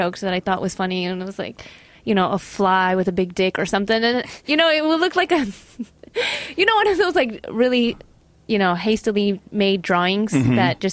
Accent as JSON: {"language": "English", "region": "Midwest", "country": "United States", "tie": "born or raised there", "said": "It's probably from growing up in the Midwest."}